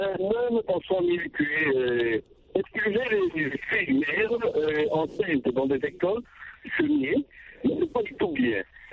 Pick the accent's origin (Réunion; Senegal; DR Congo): DR Congo; juste comme chez nous en RDC